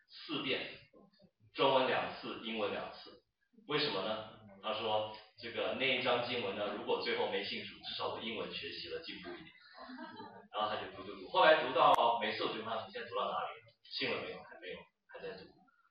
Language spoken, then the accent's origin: Chinese; United States; 我们美国人很多人是有 religion